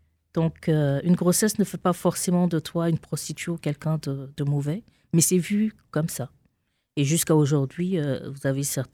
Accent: Abidjan, Côte d’Ivoire; also born or lived in Burkina Faso / Senegal; je suis née au Burkina Faso, mais dès l'âge de 2 ans, je suis allée avec mes parents au Sénégal. Donc, j'ai fait une partie de mon enfance au Sénégal jusqu'à mes 8 ans. Ensuite, je suis allée avec mes parents à Abidjan, donc en Côte d'Ivoire, où je suis restée jusqu'à l'âge à peu près de 11 ans.

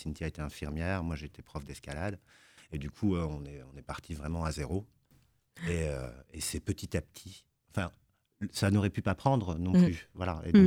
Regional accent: Grand Est, France; Je viens de Meuse et je suis arrivée à la fac.

